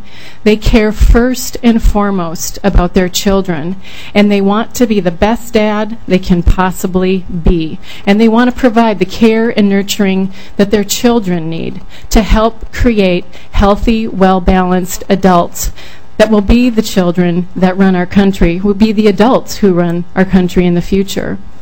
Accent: Willmar, Minnesota, United States; now in St. Paul, United States; I am originally from Willmar, Minnesota.

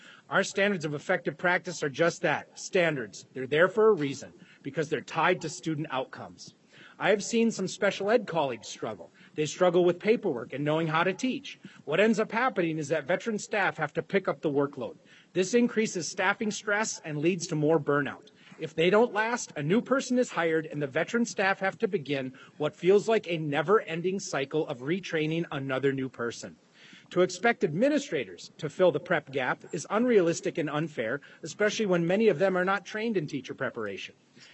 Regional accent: Minnesota, United States; also born or lived in North Dakota; I'm a Minnesotan, but I started out teaching in North Dakota on a non-traditional path.

